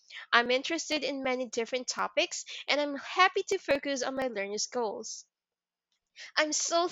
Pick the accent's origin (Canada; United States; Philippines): Philippines; from the Philippines.